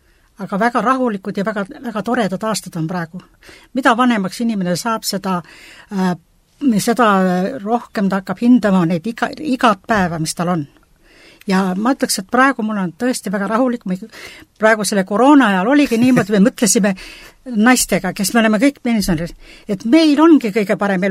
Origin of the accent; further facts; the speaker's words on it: Kalmu, Saare County, Estonia; Ma olen tagamaisest pärit. Ja Kalmu külast. Ja meil oli väga suur pere. Meid oli 10 last emalisel. Ja mina muide kõige noorem.